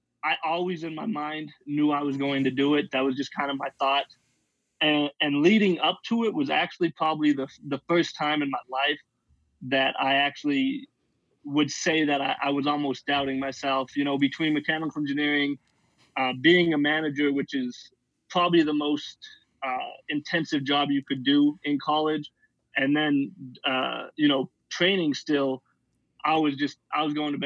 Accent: Montana, United States; moved away as an adult; So I'm from Montana originally. Grew up there, spent my whole life there up until I left for college, followed my brother to the University of Utah

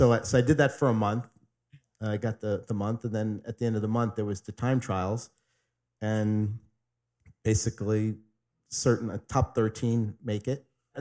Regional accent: Staten Island, New York, United States; So I grew up in Staten Island, as you said. You know, the first person in my family ever go to college. My parents had me when they were 20 years old.

